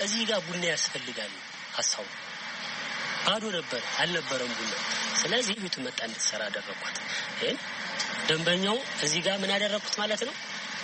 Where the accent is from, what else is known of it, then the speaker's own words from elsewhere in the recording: Bahir Dar, Amhara, Ethiopia; ተወልጄ ያደግኩት እዚሁ ባህር ዳር ከተማ ውስጥ ነው።